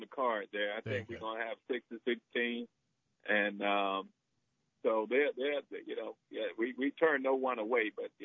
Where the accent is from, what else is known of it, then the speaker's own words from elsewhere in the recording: Valdosta, Georgia, United States; just growing up in Valdosta, that's all we had.